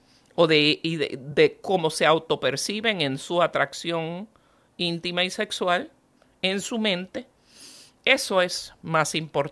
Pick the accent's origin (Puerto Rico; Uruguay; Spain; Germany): Puerto Rico; born or raised there